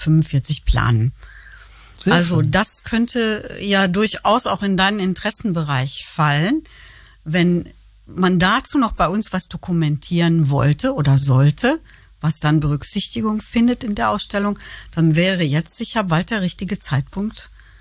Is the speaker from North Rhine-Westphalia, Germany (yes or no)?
yes; North Rhine-Westphalia, Germany; Ich bin sogar Hardcore-Westfälin, ich bin Ostwestfälin.